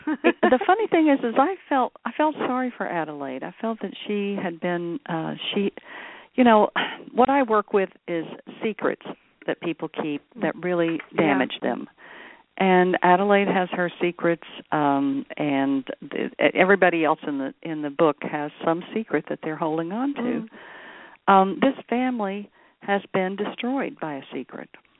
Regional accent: Texas, United States; I grew up in Texas in a small town, but not this town. I was on the Gulf Coast.

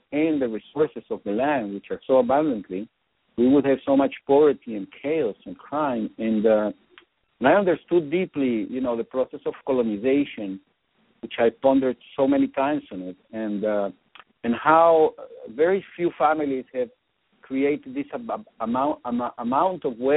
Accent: Venezuela; moved away; also born or lived in Texas, United States; I was born in Texas, the United States, and at the age of 3 months, I was taken to Venezuela, where I grew up.

